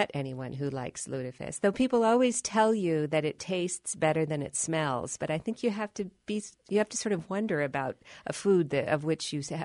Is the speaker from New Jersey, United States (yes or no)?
no; Decorah, Iowa, United States; Oh, absolutely. Decorah does a wonderful job of celebrating its Norwegian heritage.